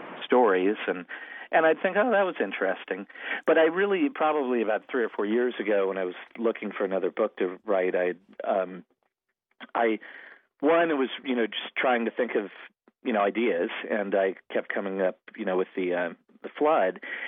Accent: Middletown, Ohio, United States; also born or lived in Columbus; Well, I grew up in Middletown. I was born in Columbus, though, by the way. Lived my first 3 years in Columbus. But I grew up in Middletown

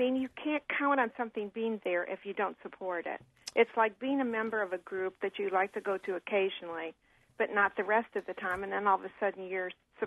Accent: Chicago, Illinois, United States; now in Ohio, United States; I grew up in Chicago.

